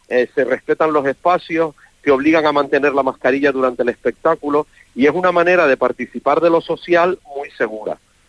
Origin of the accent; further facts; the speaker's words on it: Las Palmas, Canary Islands, Spain; soy de Las Palmas, soy canario, y Antonia San Juan también